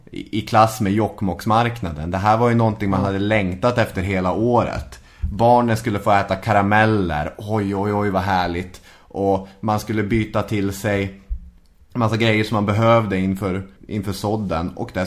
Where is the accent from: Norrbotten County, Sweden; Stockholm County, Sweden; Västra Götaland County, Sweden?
Norrbotten County, Sweden; Arvidsjaur; min hemort Arvidsjaur. Det är Sveriges femte största kommun sett till ytan. Och det är Sveriges femte minsta kommun sett till population.